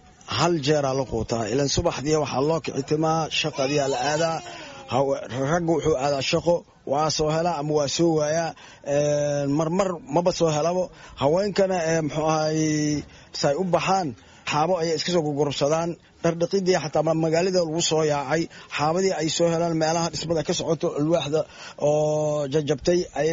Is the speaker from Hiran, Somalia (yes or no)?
no; Janaale, Lower Shabelle, Somalia; waxaan ka soo barakacnay shabeellaha hoose janaale